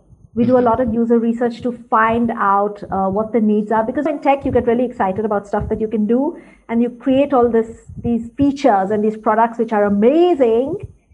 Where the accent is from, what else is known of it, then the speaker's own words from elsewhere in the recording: Kolkata, West Bengal, India; Okay, so basically I grew up in India, in Calcutta.